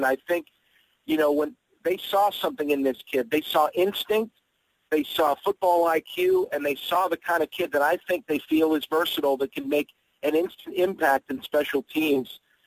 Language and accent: English; Pittsburgh, Pennsylvania, United States; I grew up in Squirrel Hill, Shadyside.